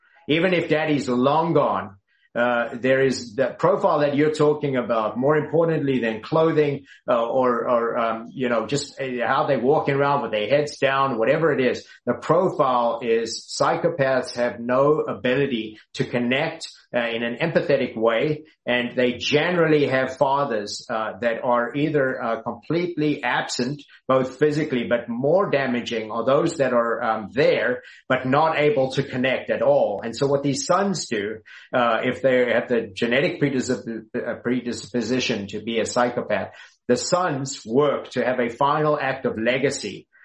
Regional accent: Texas, United States; I'll tell you, as a Texan

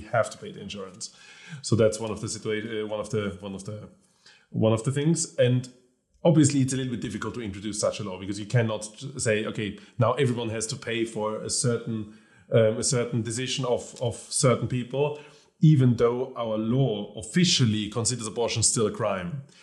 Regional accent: Vienna, Austria; my family origins from Tyrol, so that's where my roots are. Even though I was born and raised in Vienna, my family origins in Tyrol, and I have lots of connections there.

